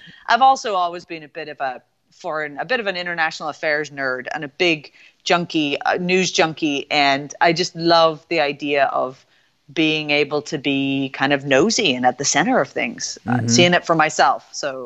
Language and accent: English; Northern Ireland, United Kingdom; I was fortunate enough to grow up in a house where I grew up in Northern Ireland